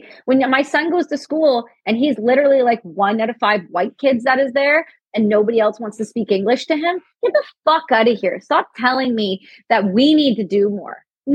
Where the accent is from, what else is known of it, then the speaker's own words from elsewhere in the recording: Ontario, Canada; I'm from Ontario. I'm born and raised.